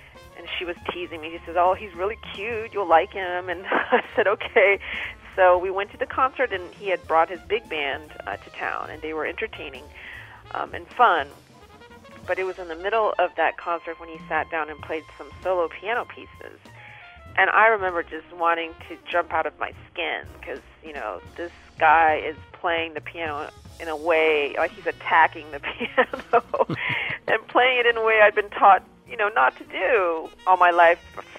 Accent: Houston, Texas, United States; I'm from Houston, Texas, originally, and I went to UT Austin, University of Texas at Austin.

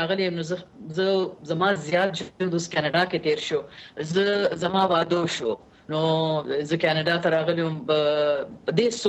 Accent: Pakistan; now in Canada; لکه زه پکې د پاکستان یم

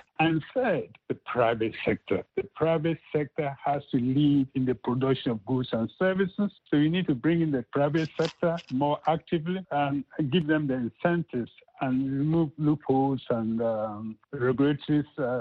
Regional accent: Ghana; You're a Ghanaian, I'm Ghanaian.

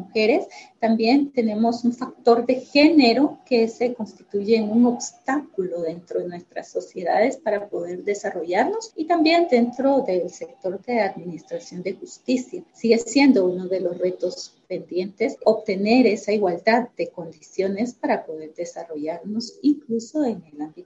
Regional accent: Guatemala; Lo recibo también como una esperanza de cambio en mi país y como una motivación para seguir adelante, como una visibilización de que en Guatemala hay personas que quieren fortalecer el Estado de Derecho

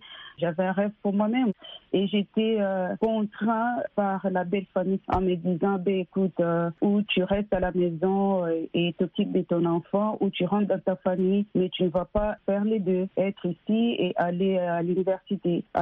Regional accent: Kinshasa, DR Congo; je suis née et grandie à Kinshasa, la capitale de la République démocratique du Congo. J'ai étudié là-bas à l'université de Kinshasa où j'ai fait les sciences économiques.

